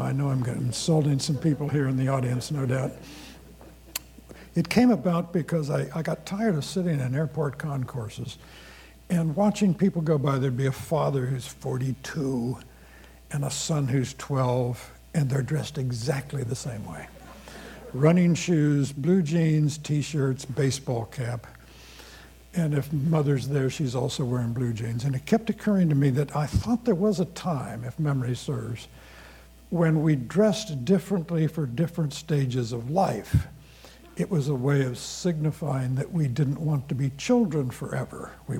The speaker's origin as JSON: {"language": "English", "town": "Champaign", "region": "Illinois", "country": "United States", "tie": "born or raised there", "said": "When I was growing up in Champaign, Illinois, right after the Second World War, in the late 40s and early 50s"}